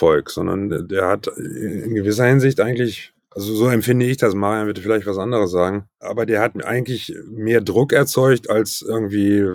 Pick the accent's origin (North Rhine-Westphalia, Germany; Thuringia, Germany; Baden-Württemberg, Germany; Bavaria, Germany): North Rhine-Westphalia, Germany; ich komme aus Ostwestfalen, also zwischen Teutoburger Wald und Wiengebirge.